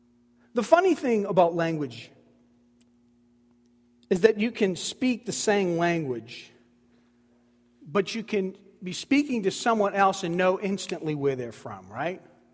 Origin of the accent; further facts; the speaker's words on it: Boston, Massachusetts, United States; When I say Mary and Martha, you know I'm from Boston or New England.